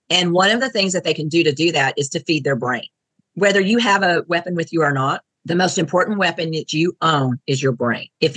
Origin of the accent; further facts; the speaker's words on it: Colorado, United States; So we're from Colorado originally. We've just moved to Texas.